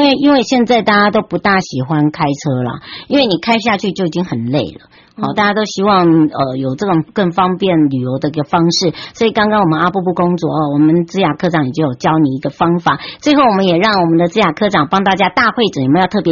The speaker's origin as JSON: {"language": "Chinese", "country": "Taiwan", "tie": "born or raised there", "said": "今天要回到我的故乡，也就是我们的花东纵谷咯。"}